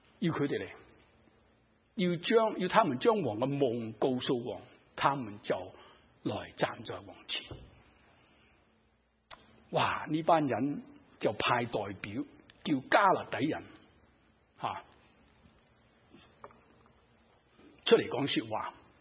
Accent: China; 我哋中国人话啊，呢、這个人好有学问啊，佢个肚入边有咩啊？好多墨水啊！

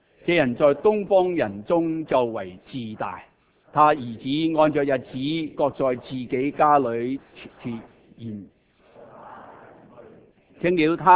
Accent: Hong Kong; 我细个在香港读书的时间

